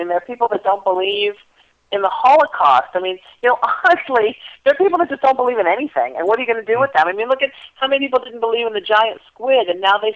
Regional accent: New England, United States; I mean, you know, honestly, there's just a lot of New England, and I'm from New England, and I know you guys are in that area too.

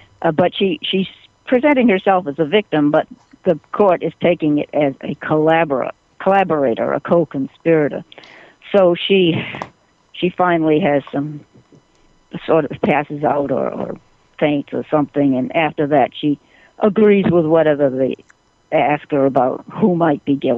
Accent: Massachusetts, United States; Well, I am from Massachusetts.

